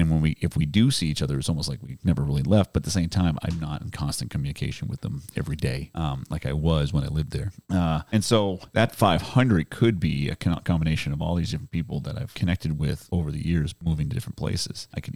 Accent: Boston, Massachusetts, United States; also born or lived in Kansas / Kansas City / Buffalo / Fremont; I have moved around a lot, growing up in Boston, moving out to Kansas, moving out to Kansas City, Missouri, essentially moving to Buffalo, New York, moving back to Kansas City, moving up to Fremont.

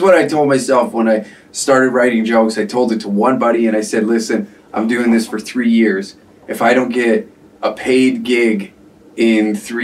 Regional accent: Tabor, United States; I grew up in Tabor and we're only known for two things.

